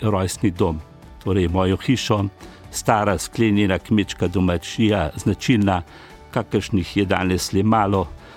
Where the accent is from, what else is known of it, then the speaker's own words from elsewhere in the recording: Nasovče, Upper Carniola, Slovenia; born there; od mojega rojstva, torej od doma, kjer sem rojen v Nasovčah številka 10